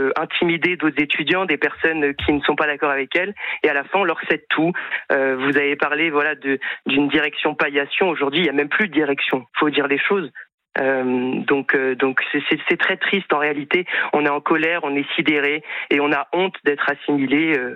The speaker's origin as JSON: {"language": "French", "region": "Brittany", "country": "France", "said": "Non, moi, je suis du Finistère Nord et je suis arrivé."}